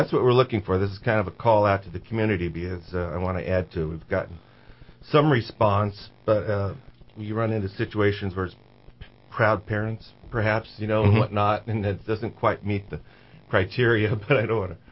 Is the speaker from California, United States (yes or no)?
yes; Old Shasta, California, United States; I was raised in Old Shasta, and as a kid, it was always, you know, hiking around and playing out there